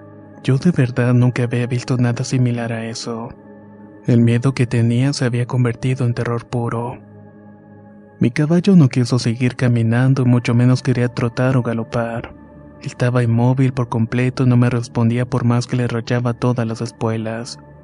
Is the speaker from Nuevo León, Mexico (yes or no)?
no; Guanajuato, Mexico; me gustaría decir que soy originario de Guanajuato